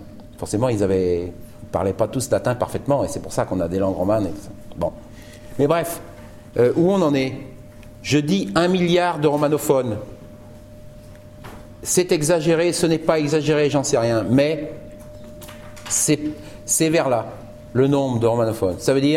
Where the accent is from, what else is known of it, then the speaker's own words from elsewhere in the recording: Nouvelle-Aquitaine, France; vous allez passer par mon pays natal, la Charente